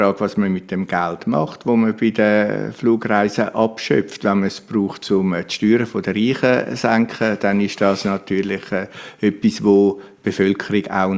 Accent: Rümlang, Zurich, Switzerland; ich komme aus Rümlang

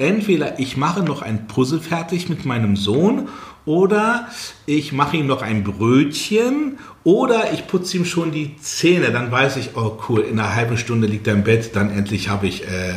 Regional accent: Berlin, Germany; born there; Ich bin in Lichterfelde geboren.

